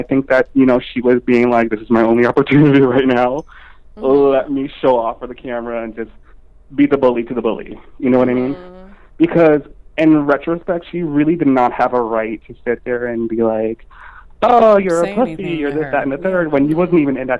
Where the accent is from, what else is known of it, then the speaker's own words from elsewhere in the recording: New York, United States; I'm from New York.